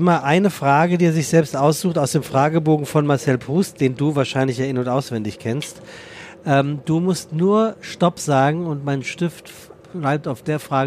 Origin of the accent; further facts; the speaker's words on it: Frankfurt, Hesse, Germany; Also ich bin ja Frankfurter